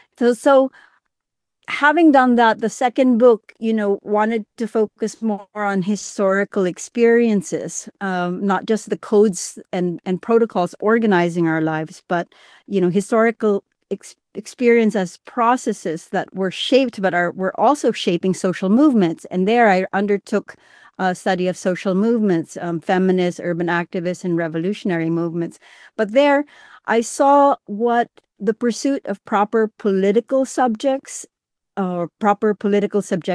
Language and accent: English; Chennai, Tamil Nadu, India; born there; also born or lived in United States; I was born in Chennai in India, which was called Madras at the time that I was born there. I've lived between India and the United States for most of my life. I've lived all over the world, but these are the two main places I've lived.